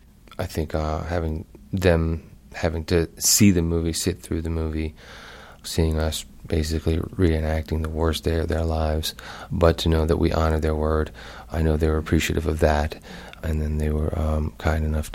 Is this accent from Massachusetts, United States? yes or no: yes; Boston, Massachusetts, United States; Being a Bostonian, I always had my sports heroes to kind of look up to and put on a pedestal